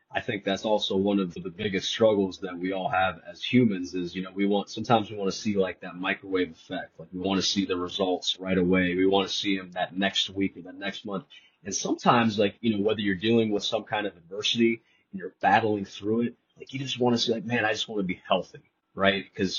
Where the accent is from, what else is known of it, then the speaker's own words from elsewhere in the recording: Columbus, Ohio, United States; born and raised in Columbus, Ohio. Went to Walsh University for college, played college football there